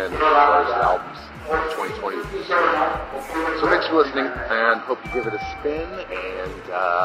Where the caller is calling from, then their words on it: Tokyo, Japan; I am calling from Tokyo, Japan